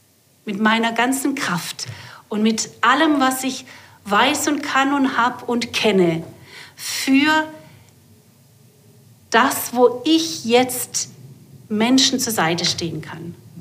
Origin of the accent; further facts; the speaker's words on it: Germany; Ich bin selber ja Deutsche, damit haben wir als Deutsche auch viel zu tun.